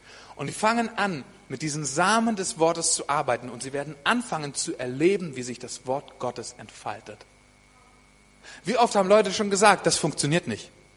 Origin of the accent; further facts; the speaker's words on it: Germany; Wir als Deutsche, wir haben Erkenntnis und Erkenntnis und Erkenntnis.